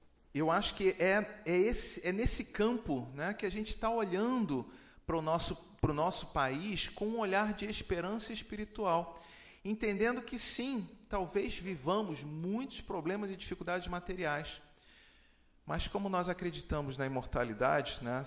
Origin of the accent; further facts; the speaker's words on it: Rio de Janeiro, Brazil; born there; já que eu nasci no Rio de Janeiro